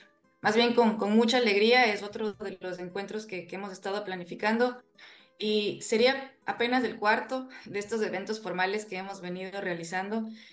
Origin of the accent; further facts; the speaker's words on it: Ecuador; todos los eventos que hemos realizado como ecuatorianos